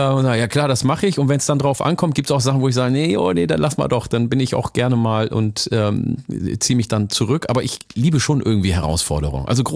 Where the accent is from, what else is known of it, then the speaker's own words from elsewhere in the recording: Bremen, Germany; Ich bin aus Bremen und das empört ja viele, weil ich bin in Bremen und umzu aufgewachsen